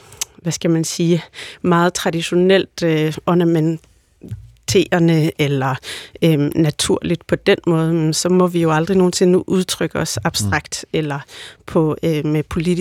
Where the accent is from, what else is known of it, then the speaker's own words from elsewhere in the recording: Greenland; Vi er flere grønlændere på holdet, end vi er danskere. Og der kan jeg sige, for mit vedkommende tæller jeg jo på begge i begge ender